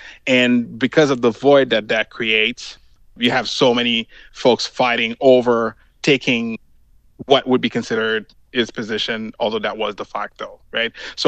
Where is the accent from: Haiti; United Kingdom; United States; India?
Haiti; also born or lived in Canada; So I was born in Canada because she was sent in exile by the Baby Doc dictatorship. And I was raised in Haiti when she came back after the fall of Baby Doc. And I spent 15 years in Haiti back then